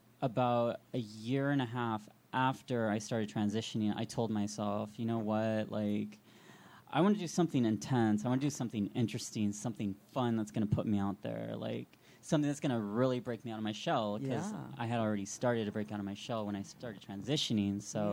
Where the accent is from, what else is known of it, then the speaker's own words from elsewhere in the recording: Missouri, United States; now in Los Angeles, United States; I am actually formerly from Missouri.